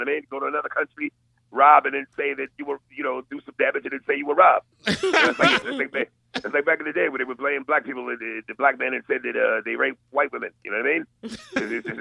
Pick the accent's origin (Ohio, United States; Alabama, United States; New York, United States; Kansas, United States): Alabama, United States; I'm from Alabama where $5 goes a long way.